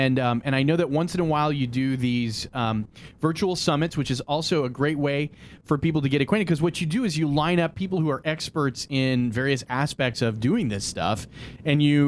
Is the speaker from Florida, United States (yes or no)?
no; Denver, Colorado, United States; born there; I was born in Denver.